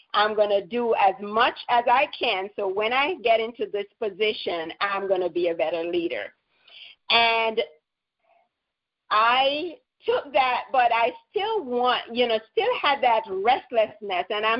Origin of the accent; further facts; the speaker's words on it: Jamaica; moved away as an adult; also born or lived in Anguilla; initially I'm from Jamaica, and then I moved to a small Caribbean island, Anguilla, to work.